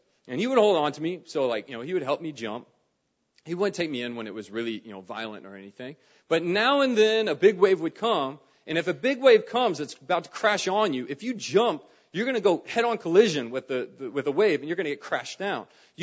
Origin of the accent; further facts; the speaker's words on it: East Coast, United States; And I grew up in the East Coast.